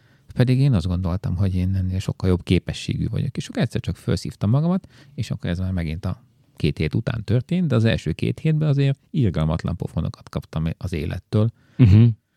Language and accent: Hungarian; Hungary; moved away as an adult; Nyilván. Tehát nekem azért jó életem volt Magyarországon.